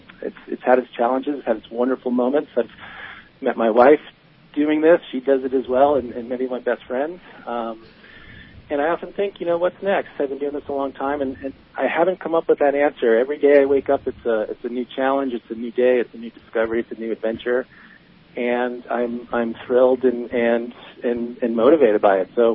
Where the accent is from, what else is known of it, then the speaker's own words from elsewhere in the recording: New England, United States; You know, I grew up in New England, and I just had a strong desire to be in the mountains.